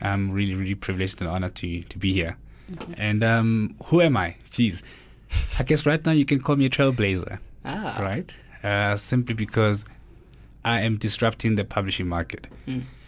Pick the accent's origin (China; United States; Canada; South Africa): South Africa; Mamelodi, Gauteng; Born and bred in Mamelodi, right?